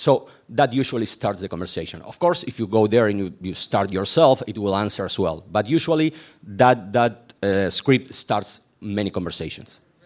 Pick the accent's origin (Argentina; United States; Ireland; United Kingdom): Argentina; English is a second language; I'm from Argentina. It's really far away, so being here in New York is a great experience.